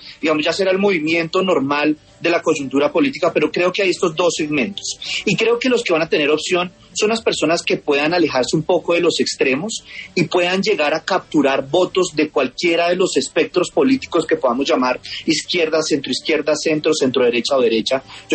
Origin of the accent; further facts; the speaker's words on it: Colombia; como colombiano lo digo